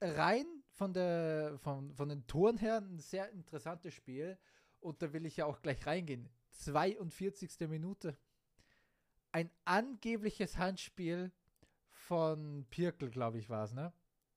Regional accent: Graz, Styria, Austria; Also natürlich als Ex-Grazer und als Grazer Jung freut es mich sehr für ihn

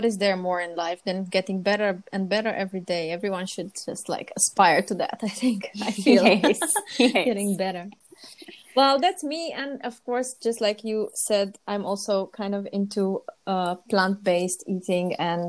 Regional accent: Romania; English is a second language; moved away as an adult; also born or lived in Scotland; I was born in Romania and lived there for 19 years, and then I decided to go to university in Scotland.

